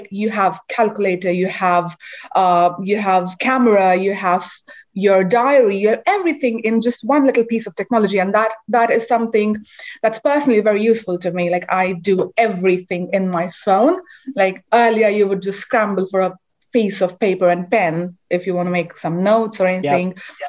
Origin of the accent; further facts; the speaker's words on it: India; we didn't have any phones in our house when we were growing up in India.